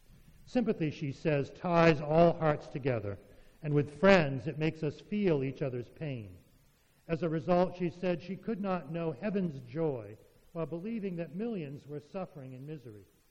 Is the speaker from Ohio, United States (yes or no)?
no; New Salem, Massachusetts, United States; I grew up in New Salem, Massachusetts, in the central part of the state